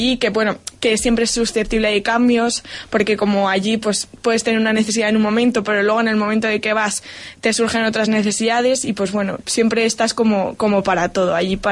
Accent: Segovia, Castile and León, Spain; tengo 21 años en octubre, y estudio medicina en la Universidad de Salamanca. Pero vamos, soy de Segovia.

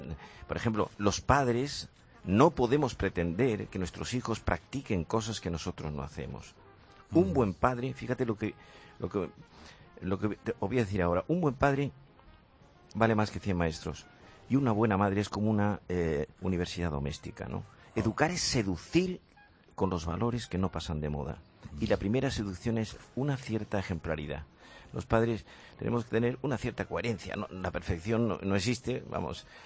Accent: Andalusia, Spain; yo tengo un defecto de fábrica, que soy andaluz

